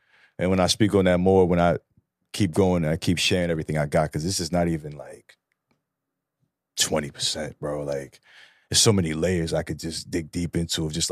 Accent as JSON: {"language": "English", "country": "Trinidad & Tobago", "said": "So I'm Indian. Like my ancestry, I'm Trinidadian, but my ancestry is like all the way in Gujarat."}